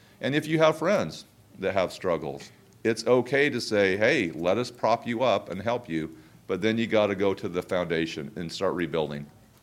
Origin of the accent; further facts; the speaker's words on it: St. George, Utah, United States; I grew up in St. George, Southern Utah